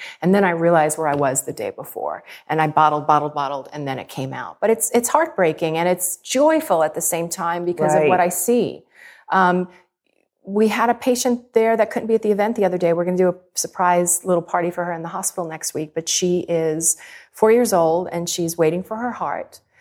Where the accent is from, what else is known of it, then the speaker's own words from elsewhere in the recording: New York City, New York, United States; I'm a New Yorker, and I still keep discovering things there